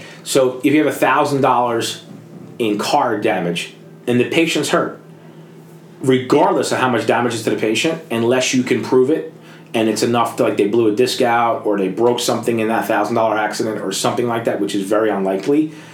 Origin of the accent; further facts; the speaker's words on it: New Jersey, United States; now in Atlanta, United States; I'm from New Jersey. People can drive up there. People can't drive down here.